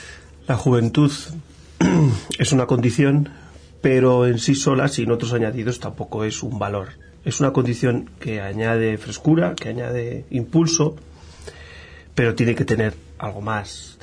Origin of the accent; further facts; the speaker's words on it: La Rioja, Spain; Bueno, pues yo soy de ahí, de La Rioja. Es una comunidad al norte de España, en el Valle del Ebro